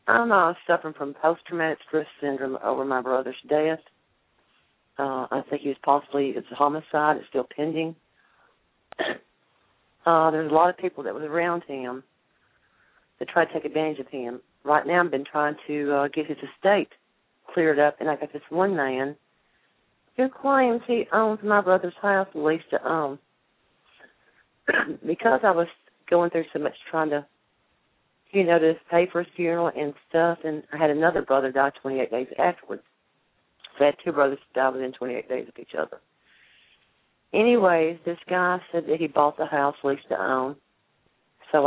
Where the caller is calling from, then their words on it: Alabama, United States; I'm calling from Alabama.